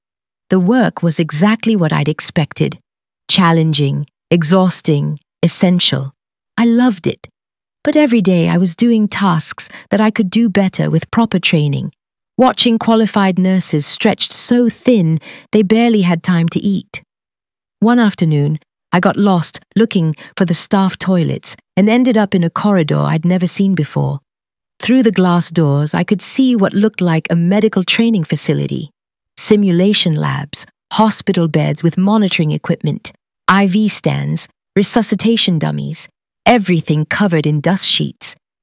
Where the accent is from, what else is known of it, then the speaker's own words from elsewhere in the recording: Cudworth, Yorkshire and the Humber, United Kingdom; I grew up in Cudworth watching my mum come home from night shifts at the care home